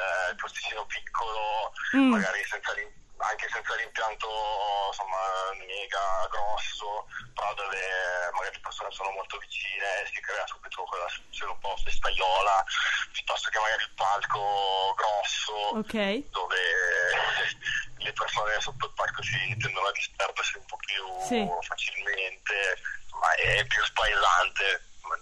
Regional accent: Cantù, Lombardy, Italy; anche nella nostra città, io per esempio sono di Cantù

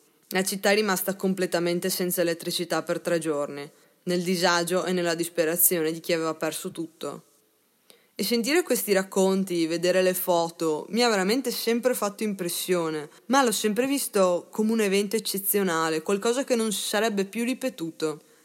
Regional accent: Venice, Veneto, Italy; Io studio all'Università di Verona, però sono nata e cresciuta a Venezia.

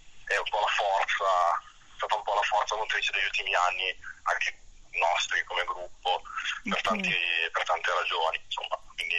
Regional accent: Cantù, Lombardy, Italy; anche nella nostra città, io per esempio sono di Cantù

